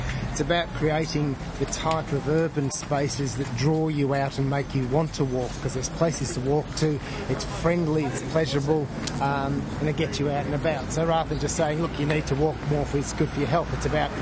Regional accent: East of England, United Kingdom; now in Australia; Yeah, yes, I was born in Essex.

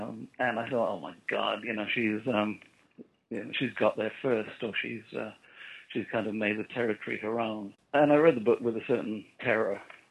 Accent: Sheffield, Yorkshire and the Humber, United Kingdom; born there; You know, I was born in Sheffield, and Sheffield's adjacent to the Peak District, which is supposedly prime walking country.

